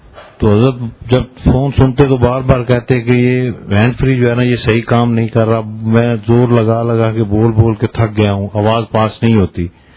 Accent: Multan, Punjab, Pakistan; ملتان سے تعلق ہے.

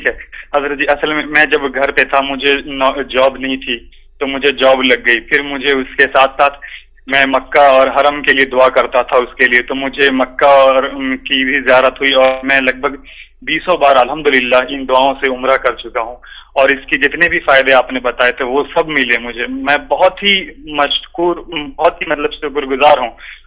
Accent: Kamrauli, Bihar, India; میرا گھر انڈیا ہے, بہار میں دربھنگا ڈسٹرکٹ پڑتا ہے, کمرولی گاؤں ہے میرا.

